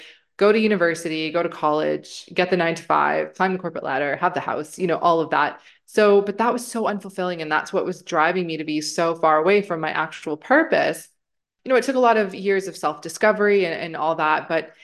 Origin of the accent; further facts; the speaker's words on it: Canada; I'm from Canada originally.